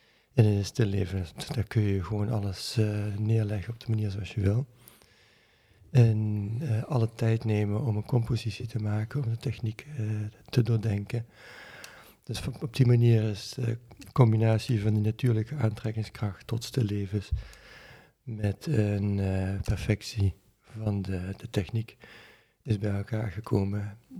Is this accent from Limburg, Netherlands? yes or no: yes; Limburg, Netherlands; now in Deventer, Netherlands; Ik kom oorspronkelijk uit Limburg, dat is niet te verbergen, ook niet in een podcast. Ik woon nu sinds 13 jaar heerlijk in Deventer.